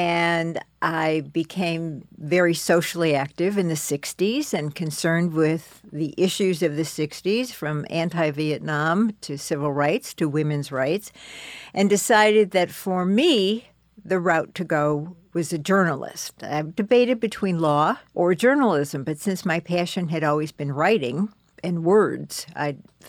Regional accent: Chicago, Illinois, United States; I grew up in Chicago, and I went to public high schools in Chicago, and then I went to the University of Illinois.

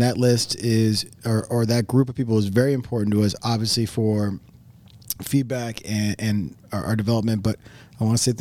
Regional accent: St. Paul, Minnesota, United States; born there; I was born in St. Paul, Minnesota.

